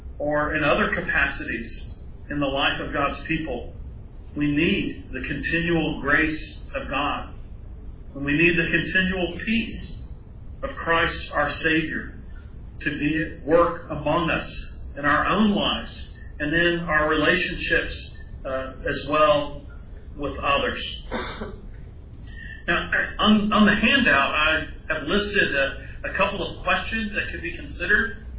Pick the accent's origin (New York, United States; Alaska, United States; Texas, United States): Texas, United States; I grew up in Texas, where the sense of the individual and pulling yourself up by your bootstraps and going gusto for whatever you're doing.